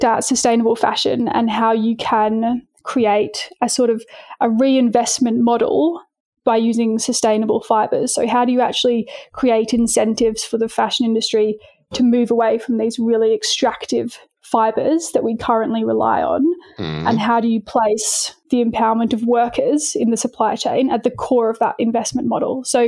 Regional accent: Kiama, New South Wales, Australia; I grew up in a little town on the south coast of New South Wales. So I grew up in a town called Kiama.

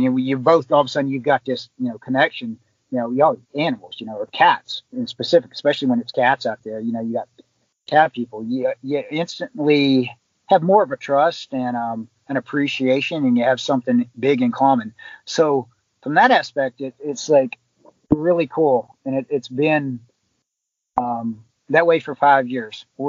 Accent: West Virginia, United States; I'm originally from West Virginia on the East Coast. My parents live in the country in Virginia

